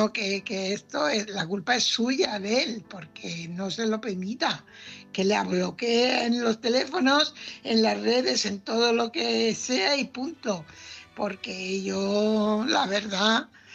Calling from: Fuenlabrada, Community of Madrid, Spain; corresponsal de Fuenlabrada.

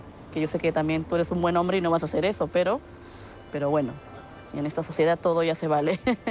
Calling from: Madrid, Community of Madrid, Spain; de Madrid.

